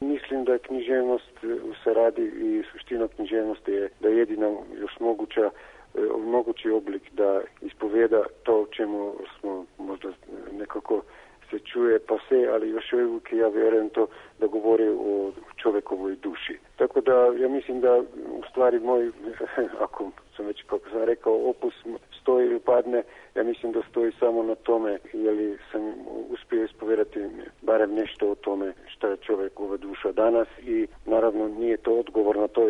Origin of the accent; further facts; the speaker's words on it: Murska Sobota, Slovenia; A u Mursku Sobotu, moj rodni grad, manje od 10.